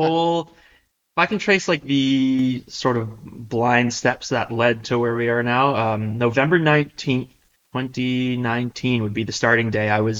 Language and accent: English; Toronto, Ontario, Canada; now in St. Catharines, Canada; I'm from Toronto originally, and I had only been in Niagara since 2019, you know, September when I came down for the college.